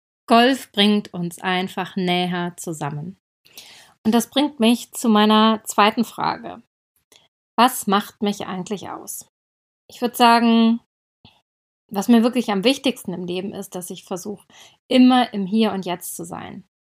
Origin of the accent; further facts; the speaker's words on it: Berlin, Germany; also born or lived in Wuppertal; Geboren wurde ich in Wuppertal. Aufgewachsen bin ich in Berlin. Studiert habe ich im wunderschönen Freiburg, und zwar Jura.